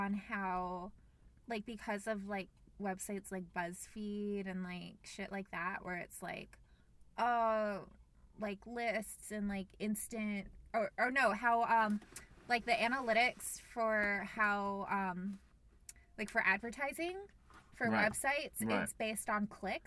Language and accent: English; Florida, United States; I am from Florida.